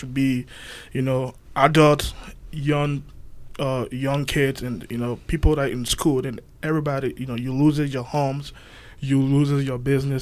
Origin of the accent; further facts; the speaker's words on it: Liberia; Yeah, this is what happened, you know, in Liberia. I'm from the Crown ethnic group.